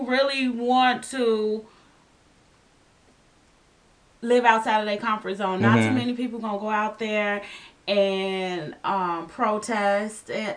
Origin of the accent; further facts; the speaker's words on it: Israel; I'm from Israel, so people be like, are you Israeli? Yeah, I'm, my nationality.